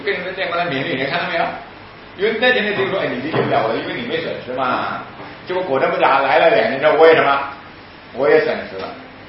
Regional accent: Guangdong, China; 因为广东毕竟是省城嘛，对不对？我老家县城嘛

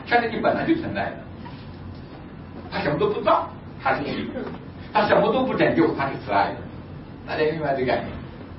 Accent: China; born there; 但是神却让我生在中国，我认为让我在中国做自由公民

